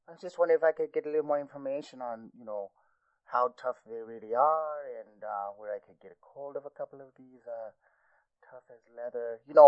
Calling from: Ciudad Juarez, Chihuahua, Mexico; I'm down here in Juarez.

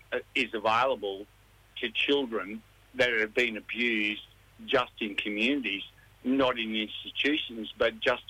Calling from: Brisbane, Queensland, Australia; I'm calling from Brisbane.

